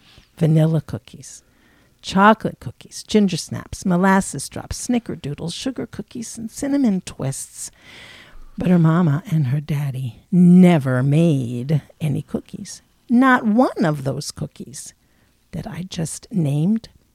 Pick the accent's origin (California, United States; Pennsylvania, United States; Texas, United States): Pennsylvania, United States; Philadelphia; Well, I grew up in West Philadelphia, and my strongest memories of that neighborhood, of the city of Philadelphia, are from the all of 1950. I was born in 1950